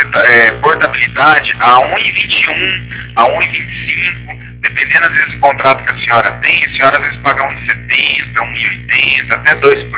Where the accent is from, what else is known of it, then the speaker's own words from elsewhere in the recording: Cornélio Procópio, Paraná, Brazil; eu sou de Cornélio Procópio, do lado de Londrina.